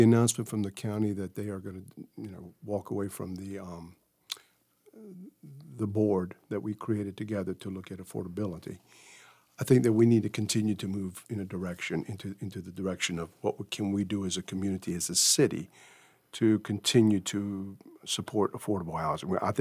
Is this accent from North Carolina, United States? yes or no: yes; Wilmington, North Carolina, United States; I was born and raised right here in Wilmington, North Carolina. I went to school here, went to university here, and ended up working here. And this is my hometown.